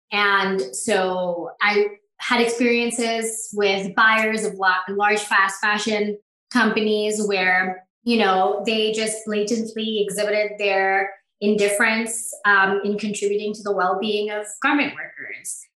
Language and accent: English; Bangladesh; Yeah, so I'm originally from Bangladesh, which is the world's second largest garment manufacturer, second to China.